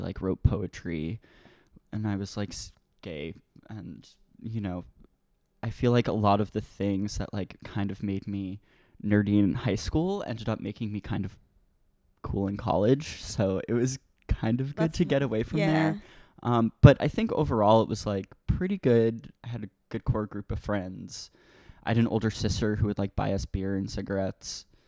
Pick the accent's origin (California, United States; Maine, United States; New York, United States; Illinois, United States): New York, United States; Merrick; So I grew up on the South Shore in a town called Merrick, which is basically this like Jewish Mecca.